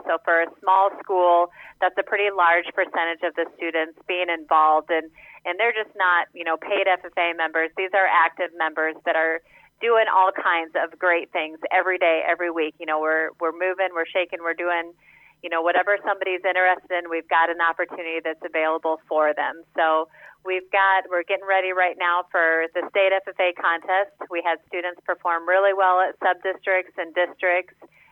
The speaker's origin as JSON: {"language": "English", "town": "Washington", "region": "Iowa", "country": "United States", "said": "I had an agriculture background growing up, and I'm from Southeast Iowa in Washington."}